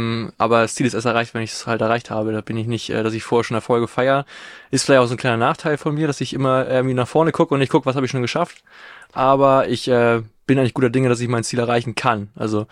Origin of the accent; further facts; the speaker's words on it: Breiholz, Schleswig-Holstein, Germany; aus meiner Region, auch aus meinem Dorf quasi, wo ich dann groß geworden bin in Breiholz.